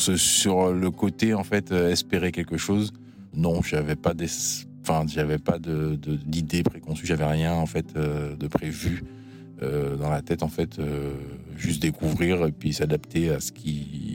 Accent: Martinique; moved away as an adult; also born or lived in France; now in Canada; j'ai 42 ans, je suis donc le mari de Magali. Je viens de la Martinique, je suis arrivé en France, j'avais 18 ans. Et puis maintenant je me retrouve au Québec avec toute ma petite famille, quoi.

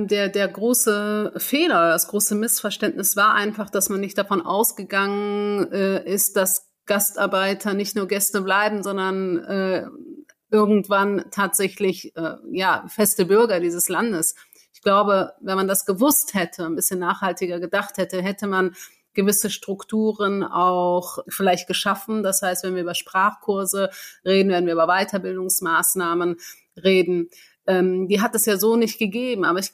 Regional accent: Germany; Dadurch, dass ich in Deutschland geboren bin, muss ich ja nicht irgendwo anders zwangsläufig angekommen sein, sondern meine Heimat ist hier in Deutschland, die habe ich mein gesamtes Leben verbracht

